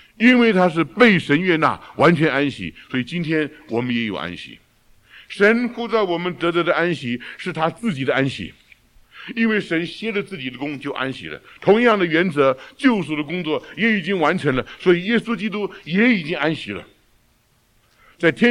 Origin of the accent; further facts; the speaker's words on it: China; 我们中国人说小和尚念经有口无心，会这样情形。